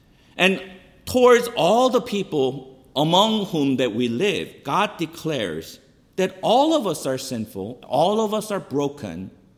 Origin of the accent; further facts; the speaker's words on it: South Korea; I come from Korea